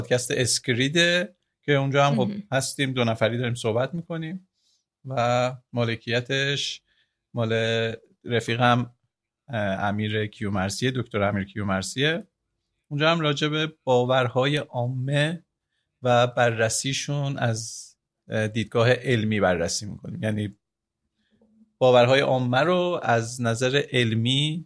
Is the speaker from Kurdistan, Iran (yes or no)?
no; Tabriz, East Azerbaijan, Iran; بچه تبریزم، بعد متولد 65م